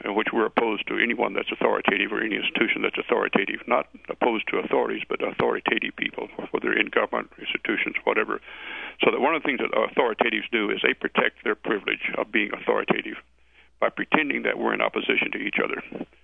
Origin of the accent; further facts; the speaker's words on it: Texas, United States; Yeah, I'm from Texas. You know, the saying down there, one problem, one ranger.